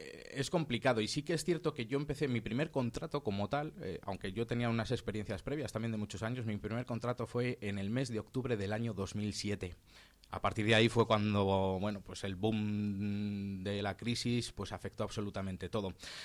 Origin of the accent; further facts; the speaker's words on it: León, Castile and León, Spain; desde muy niño que cuando yo veía dos coches de policía con las sirenas por la calle de León, que es de donde soy, me llamaba la curiosidad